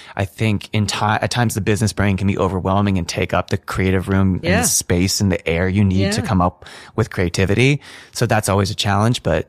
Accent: California, United States; I grew up north of San Francisco. I went to a Catholic school in the city, so I always just say I'm from San Francisco because I was there when it was cool

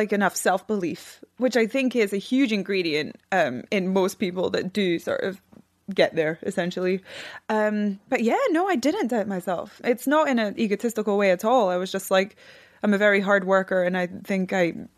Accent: Scotland, United Kingdom; I'm from Scotland

